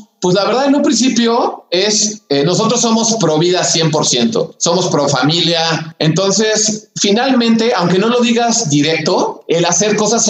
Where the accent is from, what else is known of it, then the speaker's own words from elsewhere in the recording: Mexico; Entonces, somos familia mexicana, además situaciones de familia numerosa